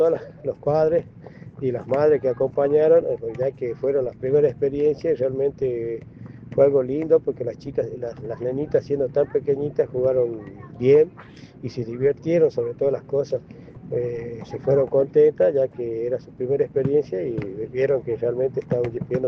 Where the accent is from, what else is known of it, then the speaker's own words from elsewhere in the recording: Jujuy, Argentina; Nosotros somos los únicos jujeños